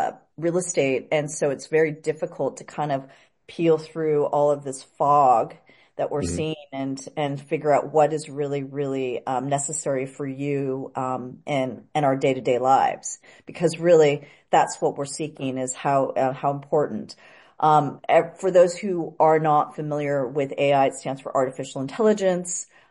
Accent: California, United States; I grew up in the Bay Area.

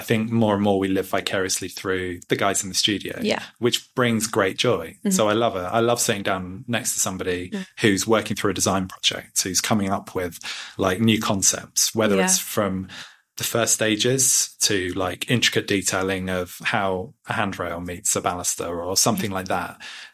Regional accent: East of England, United Kingdom; I grew up near Cambridge

